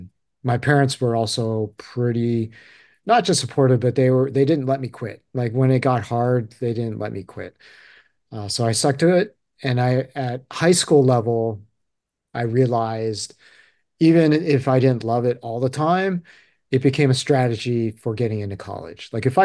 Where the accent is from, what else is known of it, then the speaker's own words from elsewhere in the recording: California, United States; definitely a Japanese household, Japanese culture. And I grew up in the Bay Area, which during the 80s was still very, we'll say, Caucasian.